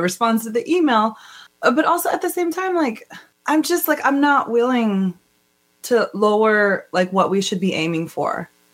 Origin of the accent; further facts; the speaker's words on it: Montana, United States; Like I grew up in Montana with a like 99% of white people, you know, and I've lived my life with mostly white people.